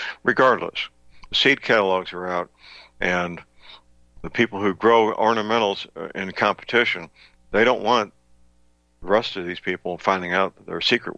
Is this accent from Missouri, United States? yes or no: yes; St. Louis, Missouri, United States; not in the Philippines, but in my hometown, St. Louis, they will pick up that phone